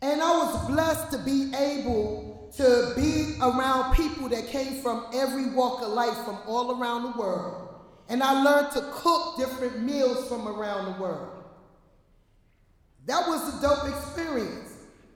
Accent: Bronx, New York, United States; Growing up in the Bronx tenement, I was number 10 of 11 children.

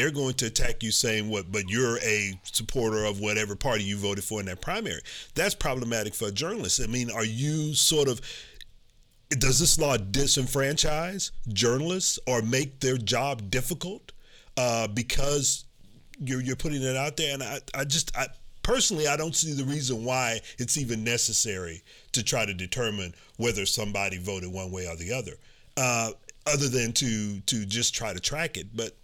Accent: Houston, Texas, United States; This happened in my hometown about 20 years ago when the Houston Chronicle, which was owned by Hearst

